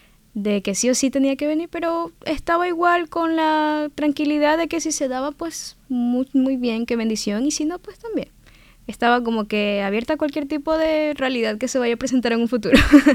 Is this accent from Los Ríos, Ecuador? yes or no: yes; Quevedo, Los Ríos, Ecuador; tengo 23 años de edad. Soy originaria de Quevedo, la provincia de Los Ríos, allá en Ecuador.